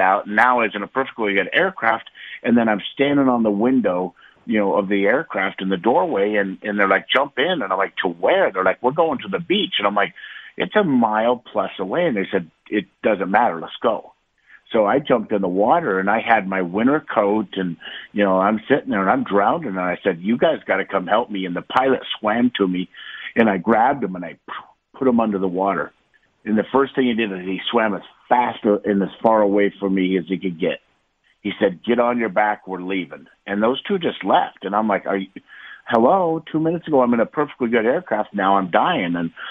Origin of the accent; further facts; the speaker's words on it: United States; And being an American, they don't want you to win.